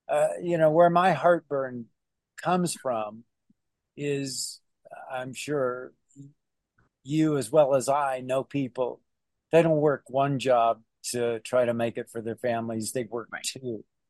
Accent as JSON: {"language": "English", "town": "Dallas", "region": "Texas", "country": "United States", "tie": "born there", "said": "I was born in Dallas, Texas. I went to the University of Texas at Arlington, got a degree in political science."}